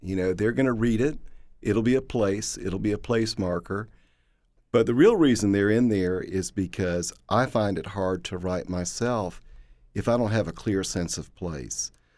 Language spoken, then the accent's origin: English; the South, United States; accent: Southern; As a Southerner, of course, and an English teacher, I sort of carry two chips on my shoulder.